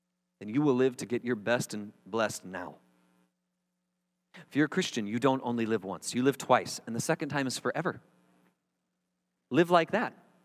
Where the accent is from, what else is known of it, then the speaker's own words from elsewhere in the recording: Panama City Beach, Florida, United States; You know, when I grew up in Panama City Beach, Florida, which is where many of you college students go to break commandments.